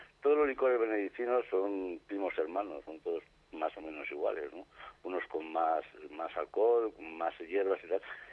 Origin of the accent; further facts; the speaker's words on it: Madrid, Community of Madrid, Spain; yo soy de Madrid.